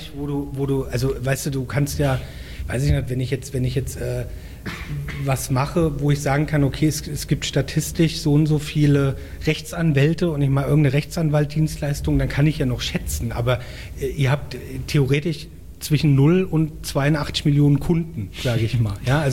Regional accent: Mainz, Rhineland-Palatinate, Germany; Jetzt natürlich, ich als Mainzer fand es cool, eine Rosenmontag-Aktion.

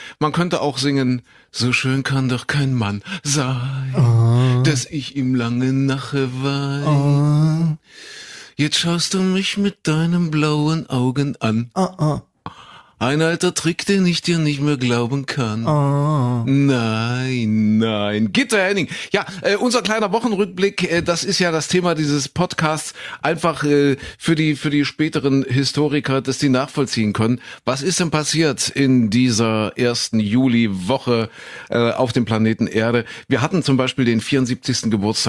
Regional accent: Köthen, Saxony-Anhalt, Germany; ich bin ja groß geworden in Sachsen-Anhalt in Kuhköthen

